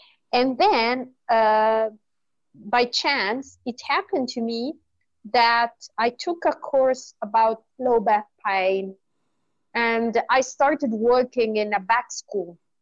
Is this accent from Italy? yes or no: yes; Italy; So in some countries, there is this trend, like in Italy. I'm from Italy, and this is a trend.